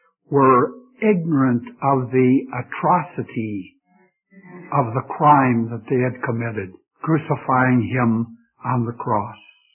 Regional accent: Philippines; now in United States; sir, I'm from the Philippines and I'm not too acquainted here.

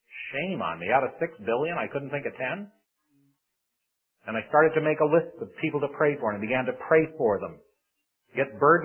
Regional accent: St. Catharines, Ontario, Canada; I'm just from across the lake in St. Catharines, a little town on the other side of the lake.

